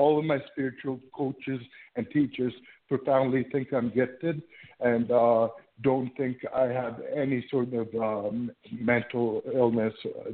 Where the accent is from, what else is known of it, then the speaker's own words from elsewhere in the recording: Toronto, Ontario, Canada; So, I'm from Toronto.